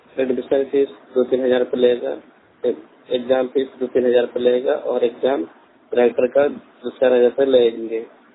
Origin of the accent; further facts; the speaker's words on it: Motihari, Bihar, India; now in Delhi, India; मैं बिहार के रहने वाला हूँ, मोतिहारी ईस्ट चंपारण, और मैं दिल्ली में रहता हूँ।